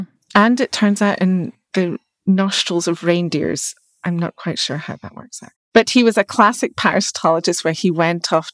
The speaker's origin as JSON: {"language": "English", "town": "Glasgow", "region": "Scotland", "country": "United Kingdom", "tie": "born or raised there", "said": "growing up in Glasgow, we had a lot of choices for good universities, but I decided to go to Dundee"}